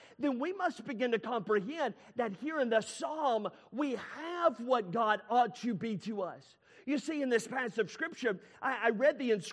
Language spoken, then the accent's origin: English; the South, United States; I'm just telling you, we are from the South.